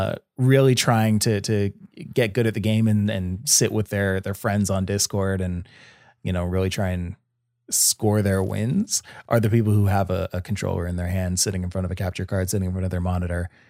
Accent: Canada; I don't know, man. Like I'm Canadian, right? So I had access to the mobile version of Unite.

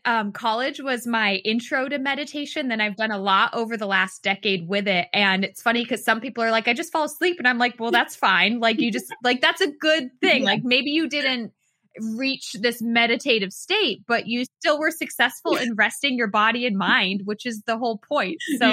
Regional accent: Massachusetts, United States; also born or lived in Florida; now in Texas, United States; obviously I grew up in Massachusetts, but now I live in Texas.

